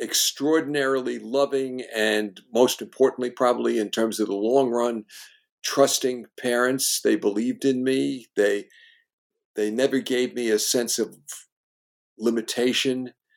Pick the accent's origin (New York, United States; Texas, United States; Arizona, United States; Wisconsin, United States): New York, United States; Brooklyn; I grew up in Brooklyn at the beach. It was thankfully a dead-end street.